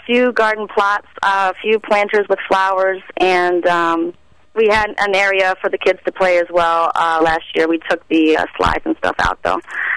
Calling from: Philadelphia, Pennsylvania, United States; I'm calling from North Philadelphia, so I'm in a very urban area

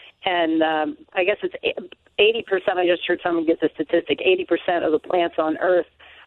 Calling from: Califon, New Jersey, United States; I'm calling from Califon, New Jersey. We're 20 miles north of Flemington in Hunterdon County.

